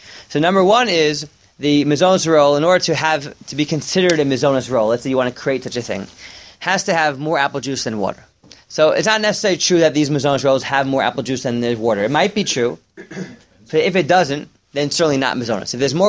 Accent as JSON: {"language": "English", "town": "Teaneck", "region": "New Jersey", "country": "United States", "tie": "born or raised there", "said": "growing up in Teaneck, we used to go to the Dunkin' Donuts and had the croissants, egg and cheese sandwich on the croissants."}